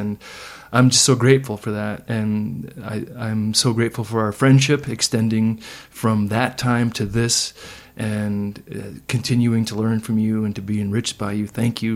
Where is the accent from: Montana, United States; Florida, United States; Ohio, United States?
Montana, United States; Bozeman; I'm from Bozeman. I love Bozeman. I will stay in Bozeman and die in Bozeman, most likely.